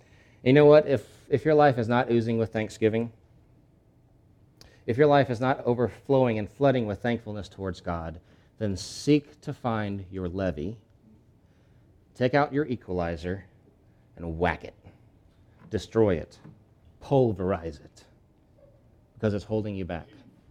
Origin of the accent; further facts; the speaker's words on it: Louisiana, United States; Now, as y'all know, I'm from Louisiana, And in my part of Louisiana, there are levees along the Mississippi River, practically all the way to the Gulf.